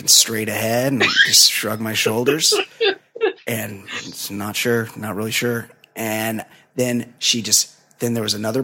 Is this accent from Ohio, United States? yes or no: yes; Ohio, United States; now in Florida, United States; I was born and raised in Ohio and now live in Florida